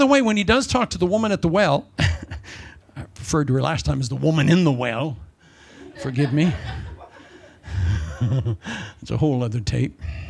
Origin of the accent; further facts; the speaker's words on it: Ankeny, Iowa, United States; I was raised in Ankeny, Iowa.